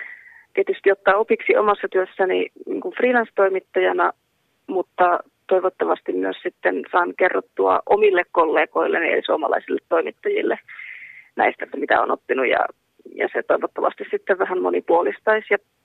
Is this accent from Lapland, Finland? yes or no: yes; Ylitornio, Lapland, Finland; now in Rovaniemi, Finland; mä olen lappilainen toimittaja Ylitorniolta lähtöisin ja Rovaniemellä asustelen.